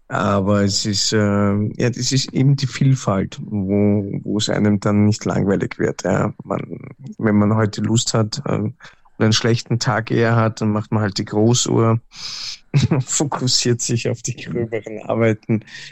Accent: Austria; oder man besucht halt die Schule in Karlstein bei uns in Österreich.

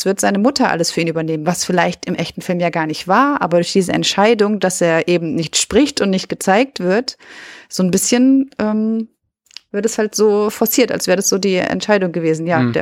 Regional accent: South Germany, Germany; Doch, das kenne ich. Ich komme ja aus dem Süden. Das Geschmäckle, das kenne ich.

